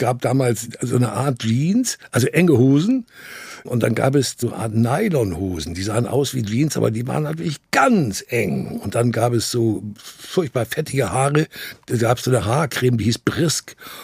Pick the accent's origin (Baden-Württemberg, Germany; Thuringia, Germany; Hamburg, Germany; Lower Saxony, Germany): Hamburg, Germany; also born or lived in Vienna, Austria; ich bin dann in Wien zur Welt gekommen. Und dann waren die Deutschen aber irgendwann nicht mehr so gelitten. Und dann hieß es wieder zurück, ab nach Hause, nach Hamburg.